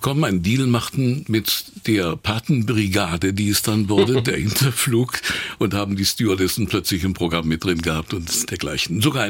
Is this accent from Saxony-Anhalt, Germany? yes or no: yes; Wernigerode, Saxony-Anhalt, Germany; born or raised there